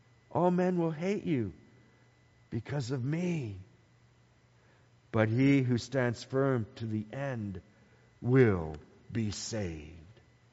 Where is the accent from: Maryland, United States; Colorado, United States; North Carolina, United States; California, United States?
Maryland, United States; Bowie; Growing up in Bowie, Maryland, there is a place I would be on Friday nights.